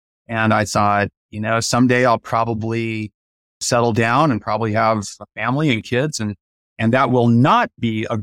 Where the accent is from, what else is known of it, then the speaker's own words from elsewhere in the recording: Midwest, United States; I grew up in the Midwest. I'm right on the Kansas-Oklahoma border.